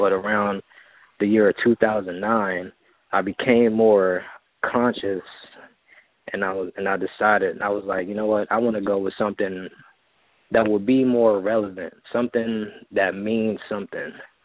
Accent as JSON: {"language": "English", "town": "Washington", "region": "District of Columbia", "country": "United States", "said": "Unfortunately, I'm from Washington, D.C."}